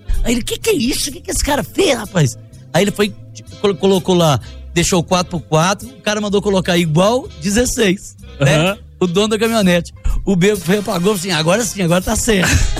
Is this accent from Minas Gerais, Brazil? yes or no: yes; Muzambinho, Minas Gerais, Brazil; Nasci aqui em Muzambinho, né?